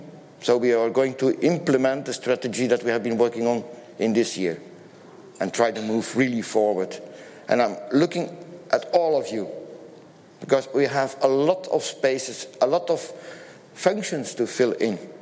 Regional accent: Belgium; English is a second language; I'm coming from Belgium.

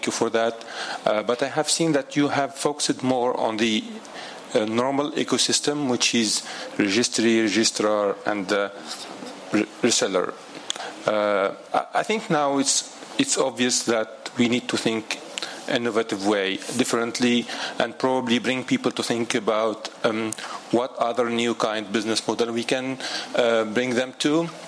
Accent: Tunisia; English is a second language; I'm from Tunisia.

